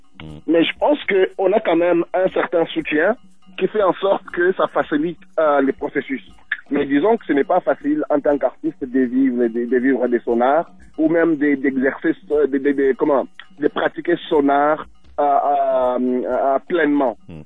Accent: DR Congo; Donc originaire de la République démocratique du Congo.

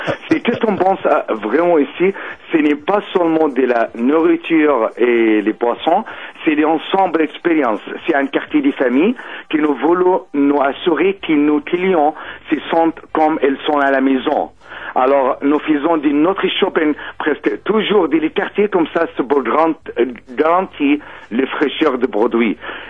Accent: France; je suis d'origine égyptienne, j'ai grandi en France.

